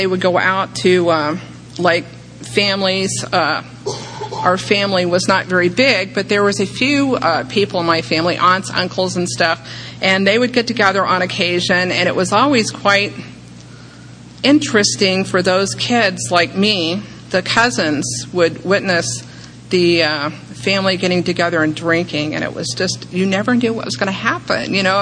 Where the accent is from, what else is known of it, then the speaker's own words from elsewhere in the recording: Richmond, Virginia, United States; I was born in Virginia, and I was born in Richmond, Virginia, and I was raised right outside on a farm.